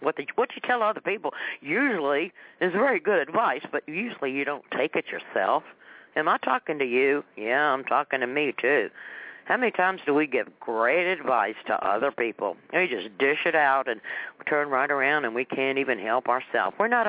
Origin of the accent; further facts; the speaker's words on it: Richmond, Virginia, United States; I'm a Christian, born and bred in Richmond, Virginia. The city of the monuments, on top of the world, here on Gray Street in Richmond, Virginia.